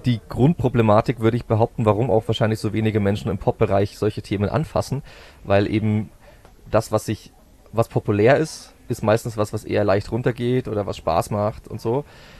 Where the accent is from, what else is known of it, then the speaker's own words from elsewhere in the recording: Berching, Bavaria, Germany; also born or lived in Dresden; Ich bin in Dresden geboren, kurz vor der Wende mit meiner Familie Ausreiseantrag gewilligt bekommen und nach Neumarkt in der Oberpfalz gezogen oder daneben nach Berching.